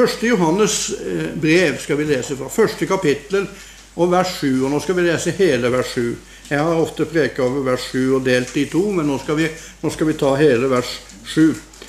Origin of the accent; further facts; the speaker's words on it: Western Norway, Norway; Nå skal du vite at jeg er vestlending selv, altså.